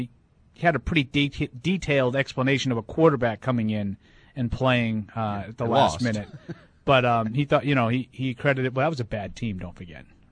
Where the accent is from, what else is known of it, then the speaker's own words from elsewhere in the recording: Everett, Massachusetts, United States; I don't live up there. I'm from Everett.